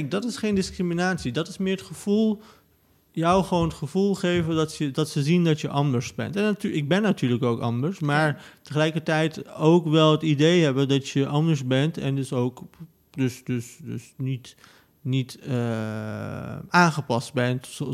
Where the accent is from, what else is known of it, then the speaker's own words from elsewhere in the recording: Netherlands; Maar meneer, ik ben gewoon Nederlander. Dat mijn ouders daar vandaan komen, betekent nog niet dat dat mijn land is. Dit is mijn land.